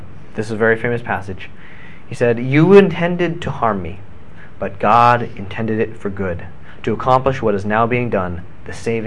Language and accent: English; California, United States; and it's snowing, and I'm from California, and I hate it, because it's really cold.